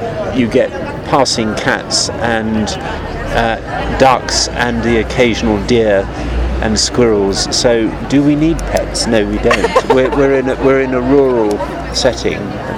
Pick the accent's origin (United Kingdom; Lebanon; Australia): United Kingdom; Cambridge, East of England; Of Britain. No, don't apologise, this is part of the answer. Cambridge, which is in English.